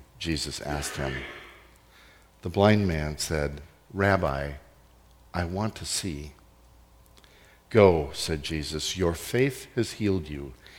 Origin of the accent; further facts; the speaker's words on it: Sheboygan, Wisconsin, United States; my family and I made our semi-annual pilgrimage to my hometown in Wisconsin. And if I speak with a native tongue, I would say we went to Sheboygan, Wisconsin. That's how we talk back there, by the way.